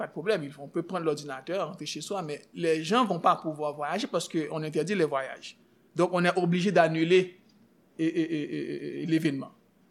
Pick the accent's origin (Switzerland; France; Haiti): Haiti; Oh, oui, je suis haïtien.